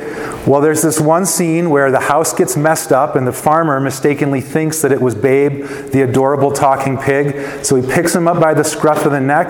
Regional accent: Chicago, Illinois, United States; I grew up in Chicago, and once a year we would get to go on a field trip at school to Six Flags Great America, which is probably the largest amusement park in the region.

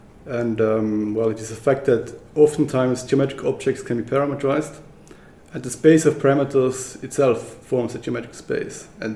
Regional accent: Switzerland; now in United Kingdom; I grew up in Switzerland

